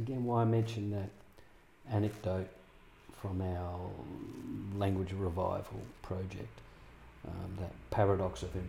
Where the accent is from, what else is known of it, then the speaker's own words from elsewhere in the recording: Albany, Western Australia, Australia; Albany's my hometown, east of Albany's ancestral country, so a lot of South Coast stuff.